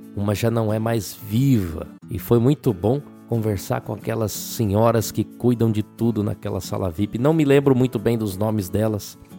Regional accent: Cascavel, Paraná, Brazil; now in Mato Grosso, Brazil; E eu sou de Cascavel, mas moro no Mato Grosso.

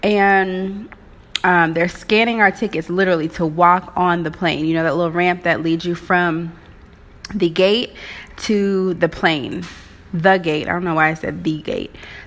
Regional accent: Waynesville, Missouri, United States; I was like going to road trip back to my hometown, Waynesville, Missouri.

